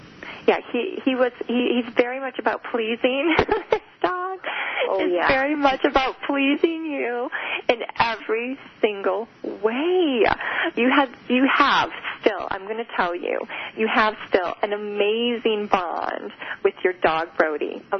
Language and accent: English; Wheaton, United States; It's so funny, because I'm from Wheaton.